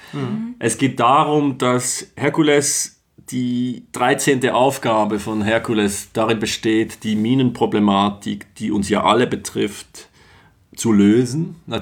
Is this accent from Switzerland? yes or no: yes; Switzerland; meiner Perspektive als Schweizer